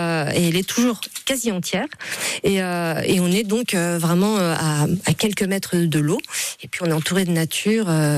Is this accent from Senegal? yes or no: no; Grand Est, France; moved away; On vient des Vosges, nous, au départ. Et puis, voilà, on s'est un petit peu expatriés.